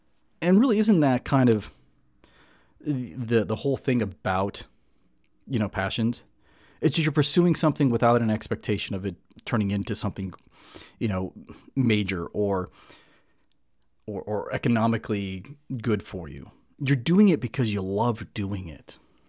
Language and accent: English; Los Angeles, California, United States; I grew up in the Southern California, Los Angeles, North Orange County area, and they happen all the time.